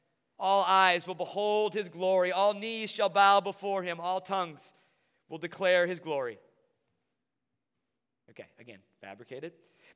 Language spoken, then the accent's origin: English; La Crosse, Wisconsin, United States; And so I was back in the North La Crosse area where I grew up for my whole growing up years.